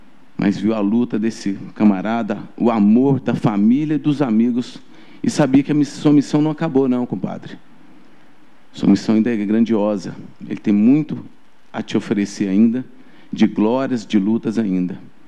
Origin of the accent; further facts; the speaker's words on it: Araguari, Minas Gerais, Brazil; also born or lived in Goiás; nasci em Goiás, mas estamos aqui em Araguari há muitos anos, fomos criados aqui.